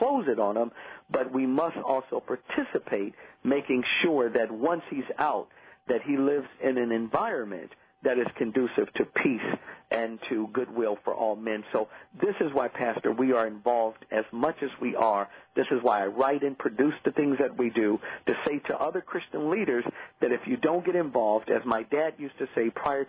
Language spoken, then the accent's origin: English; Chicago, Illinois, United States; I'm from Chicago. I'm high schooled and college there.